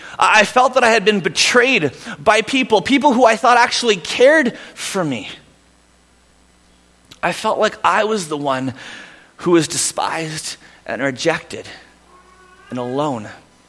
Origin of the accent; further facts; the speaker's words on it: Vancouver, British Columbia, Canada; now in Alberta, Canada; But growing up in Vancouver, you understand the concept of when it rains, it pours.